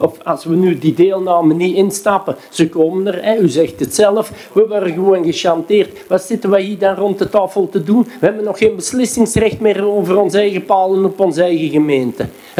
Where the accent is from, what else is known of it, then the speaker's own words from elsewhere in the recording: Oud-Turnhout, Flanders, Belgium; Wij zijn van Oud-Turnhout. Wij leven hier in Oud-Turnhout.